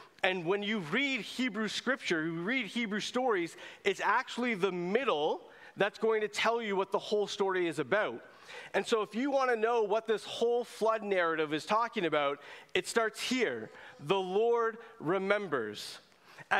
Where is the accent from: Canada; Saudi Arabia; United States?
Canada; Burlington, Ontario; Actually, one of my friends, I grew up in Burlington, one of my friends was afraid of Toronto.